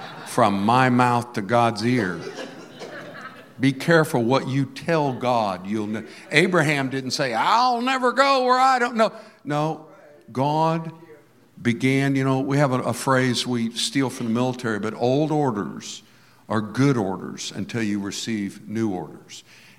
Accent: Fort Myers, Florida, United States; now in Cape Coral, United States; I grew up in Fort Myers. You don't ever dream of living in Cape Coral when you grow up in Fort Myers.

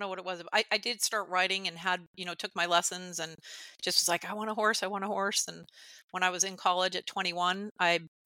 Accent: Stratford, Connecticut, United States; So I am from Stratford here in Connecticut. I'm about 40 minutes from the office.

